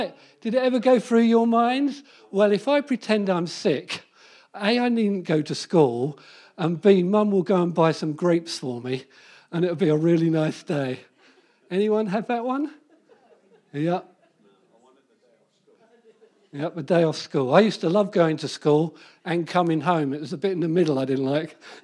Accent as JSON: {"language": "English", "region": "England", "country": "United Kingdom", "said": "I said, I'm from the kingdom of God. I'm not from England anymore. I'm dead. I died to England 40 years ago."}